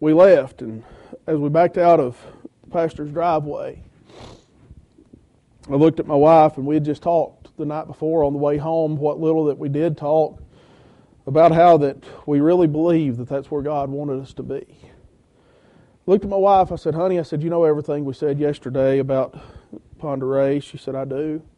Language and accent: English; Georgia, United States; I grew up in Georgia, and football and everything in the Southeast is big. I'm a Georgia Bulldogs fan